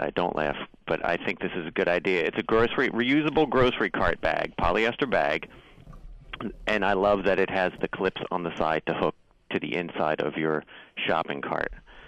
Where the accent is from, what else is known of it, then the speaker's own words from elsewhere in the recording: Binghamton, New York, United States; I am from Binghamton, New York.